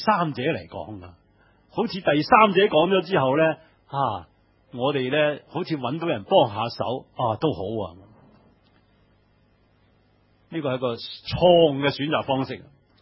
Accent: China; 即系我谂系我哋中国人好多都好似

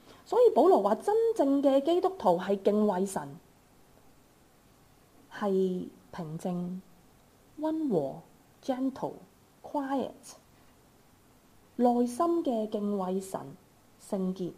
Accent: Hong Kong; 作为香港人，我相信我们很明白。

